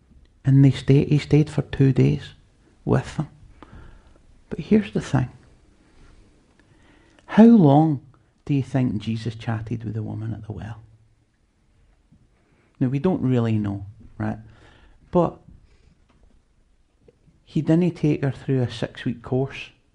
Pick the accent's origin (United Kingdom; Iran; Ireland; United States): United Kingdom; Glasgow, Scotland; it's because I'm from Glasgow